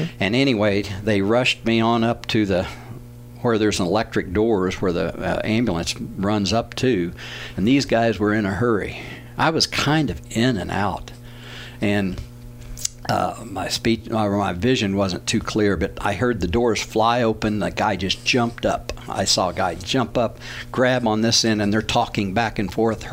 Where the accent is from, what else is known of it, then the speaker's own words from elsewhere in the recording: the South, United States; Lord, thank you so much that I grew up in the Bible Belt in the United States, you know, one nation under God.